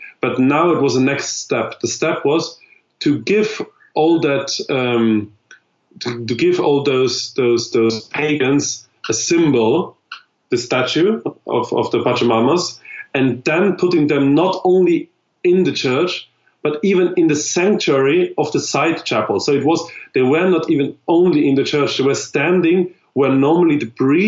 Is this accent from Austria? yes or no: yes; Vienna, Austria; English is a second language; I was born and raised in Vienna, which is the capital of Austria.